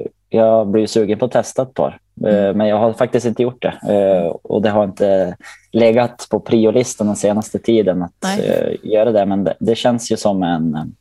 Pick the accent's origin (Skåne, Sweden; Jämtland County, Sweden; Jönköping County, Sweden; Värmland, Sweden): Jämtland County, Sweden; Rossön; Ja, men som sagt, jag kom ju från Rossön.